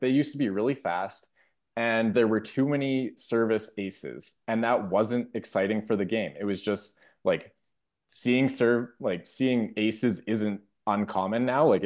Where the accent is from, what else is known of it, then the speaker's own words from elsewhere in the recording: Calgary, Alberta, Canada; my home course that I grew up playing in Calgary